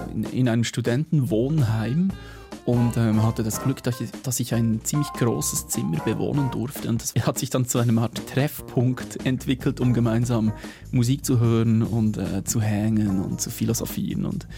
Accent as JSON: {"language": "German", "region": "Bern", "country": "Switzerland", "said": "Ich war mit meinem Sohn immer wieder mal bin ich unterwegs mit ihm bei uns in Bern"}